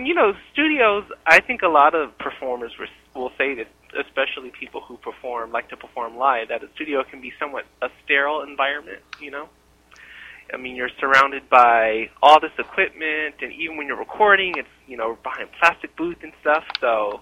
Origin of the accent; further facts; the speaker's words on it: California, United States; Well, you know, I'm from Southern California.